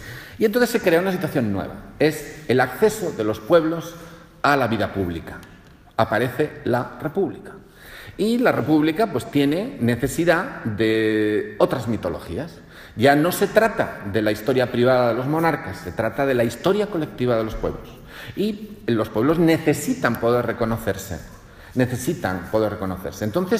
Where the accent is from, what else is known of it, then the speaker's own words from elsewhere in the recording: Galicia, Spain; bueno, es que yo soy gallego